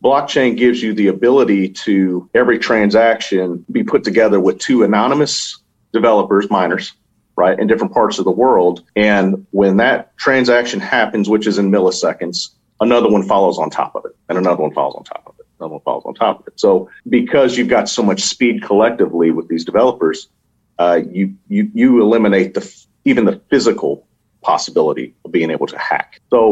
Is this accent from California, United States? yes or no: no; Louisville, Kentucky, United States; I'm from Louisville, Kentucky. We're just country boys here.